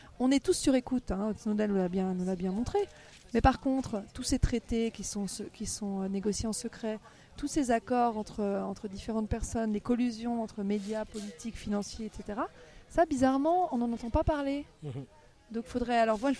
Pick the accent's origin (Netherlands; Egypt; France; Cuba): France; now in Switzerland; Chez moi, parce que moi, je suis française.